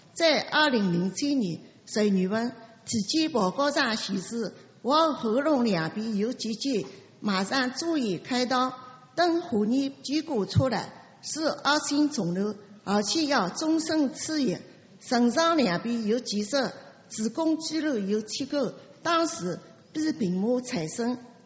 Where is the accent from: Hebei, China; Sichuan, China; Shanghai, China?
Shanghai, China; 我来自上海，下面我来分享